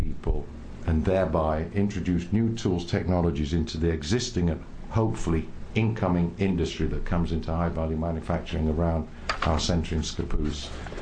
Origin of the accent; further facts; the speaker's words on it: Sheffield, Yorkshire and the Humber, United Kingdom; attracting and keeping the best talent in my hometown of Sheffield.